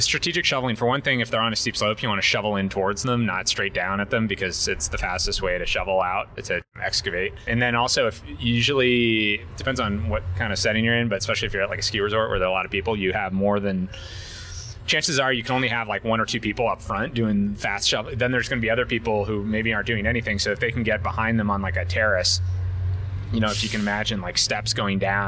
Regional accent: Wintergreen, Virginia, United States; like where I grew up in Wintergreen, Virginia.

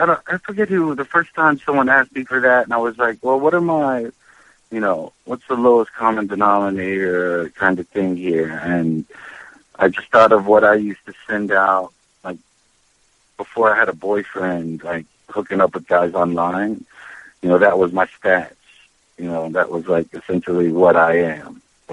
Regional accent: West Virginia, United States; But I was raised in West Virginia, and my mother's a little bit, he has a southern accent, so she turned

